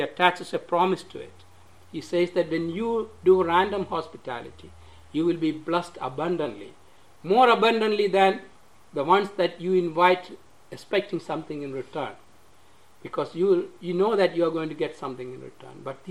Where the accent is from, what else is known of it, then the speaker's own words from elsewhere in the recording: Hong Kong; moved away as an adult; Because I came here from Hong Kong, in China, part of China, by myself. And I don't have anybody here. I came as a student.